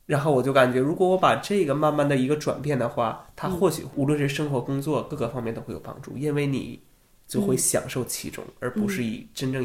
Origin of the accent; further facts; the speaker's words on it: China; 因为我认为就是我们中国人从小到大一直是以结果为导向的一种教育